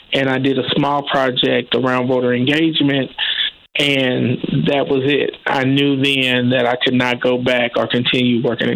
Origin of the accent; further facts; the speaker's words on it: Kansas City, Missouri, United States; now in St. Louis, United States; because I was born and reared in Kansas City, Missouri, which is on the other side of the state. But after university, I moved to St. Louis.